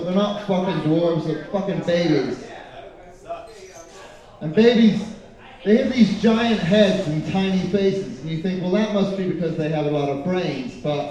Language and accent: English; Ireland; now in Chicago, United States; I'm like the one person who doesn't, because I'm Irish, see?